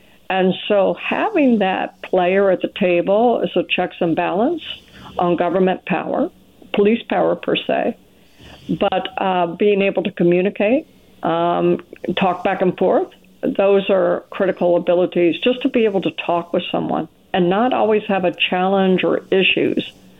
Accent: the South, United States; Southerners, I was raised in the South, but not in New Orleans.

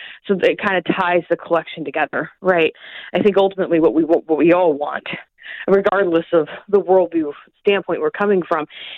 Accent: Oklahoma, United States; Oklahoma that's my home state, Oklahoma. That's where I'm from originally.

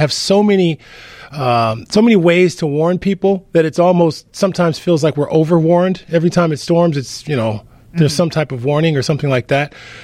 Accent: Ohio, United States; I grew up in Ohio where it storms like this all, you know, for 4 months straight.

